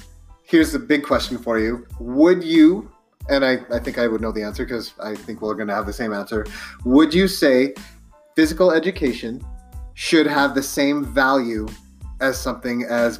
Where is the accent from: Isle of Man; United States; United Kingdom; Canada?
Canada; Fort McMurray, Alberta; I grew up in Fort McMurray, and basically every class for gym almost always was floor hockey.